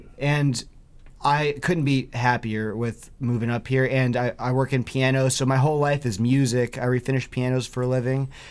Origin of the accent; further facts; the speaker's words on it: Atlanta, Georgia, United States; moved away as an adult; now in Michigan, United States; Yes, sir. Yep. Born and raised in Atlanta. Moved here when I was 23 years old. And I've been here for 4.5 years now.